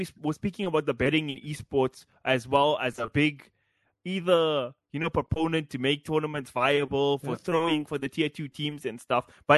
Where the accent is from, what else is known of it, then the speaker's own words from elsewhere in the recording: South Africa; I'm just a South African nobody, okay?